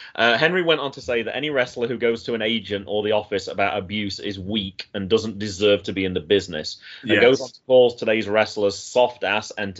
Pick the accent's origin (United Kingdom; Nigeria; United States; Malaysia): United Kingdom; even though I'm not allowed to do that as a British citizen.